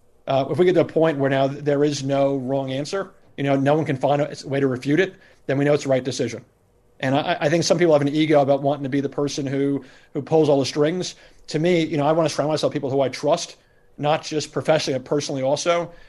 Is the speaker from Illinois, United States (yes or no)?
no; New York, United States; I mean, I grew up in New York. My father was a junior high school basketball coach. He coached at IS 183 in the South Bronx